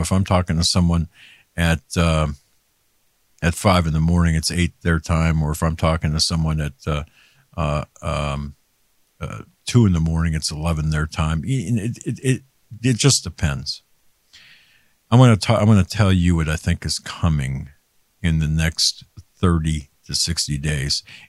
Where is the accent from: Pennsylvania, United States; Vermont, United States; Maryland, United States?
Pennsylvania, United States; I certainly don't want to see Fetterman in my home state, that hot mess of a person, in a Senate seat.